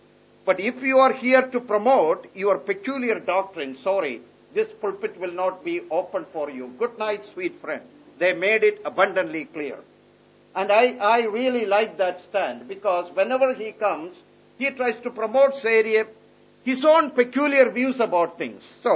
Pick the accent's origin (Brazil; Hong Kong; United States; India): India; Kerala; See, you know, I come from Kerala. I have my pet traditions, and some of those things I carry with me.